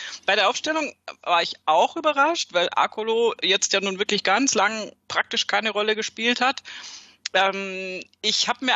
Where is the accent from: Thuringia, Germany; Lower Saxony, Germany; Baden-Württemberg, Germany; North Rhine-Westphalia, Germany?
Baden-Württemberg, Germany; ich komme aus Baden-Württemberg vom schönen Bodensee